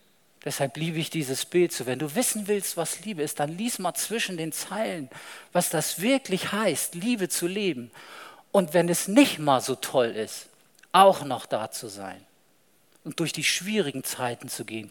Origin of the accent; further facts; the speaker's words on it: Lübeck, Schleswig-Holstein, Germany; Ich komme ja aus Lübeck ursprünglich, da hat man solche großen Busse wirklich mal gesehen.